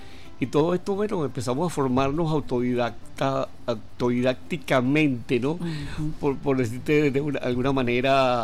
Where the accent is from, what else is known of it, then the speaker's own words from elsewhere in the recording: Caracas, Capital District, Venezuela; porque nosotros somos de las Lomas de Urdaneta, de Katia.